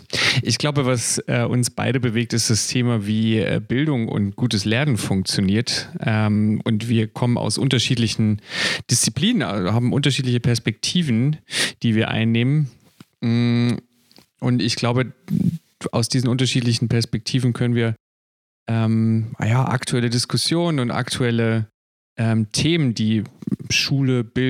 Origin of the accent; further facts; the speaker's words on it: Bavaria, Germany; accent: Lower Bavarian; now in Berlin, Germany; ich habe auch einen ganz starken Akzent. Und auch mein Deutsch hadert manchmal als Niederbayer, der sich nach Berlin verschlagen hat. Das heißt, das rollende R oder das tiefe A oder so. Er ist auch Teil meiner Herkunft aus dem Süden Deutschlands.